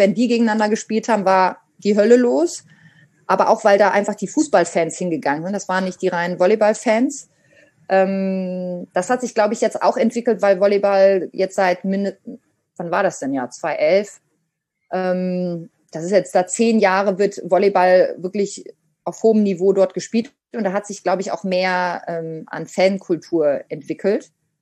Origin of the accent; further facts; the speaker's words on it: Münster, North Rhine-Westphalia, Germany; ich bin in Münster mit Trommeln groß geworden